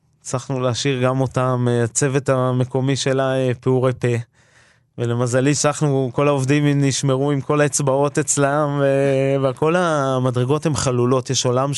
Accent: Amiad, Northern District, Israel; ואני קיבוצניק, קיבוץ עמיעד

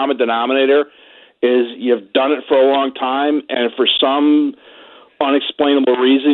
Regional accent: Chicago, Illinois, United States; I grew up in Chicago.

